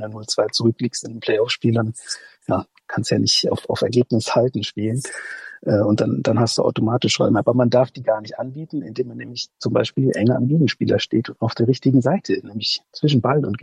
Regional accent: North Rhine-Westphalia, Germany; born there; now in Leipzig, Germany; Ich bin gebürtiger Ostwestfale, es wird noch verrückter.

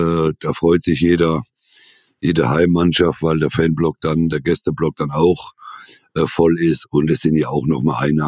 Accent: Rhineland-Palatinate, Germany; ich als Pfälzer

